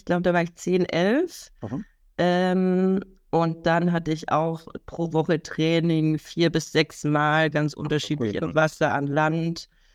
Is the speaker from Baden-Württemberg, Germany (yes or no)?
yes; Baden-Württemberg, Germany; ist schnell am Bodensee, da wo ich herkomme.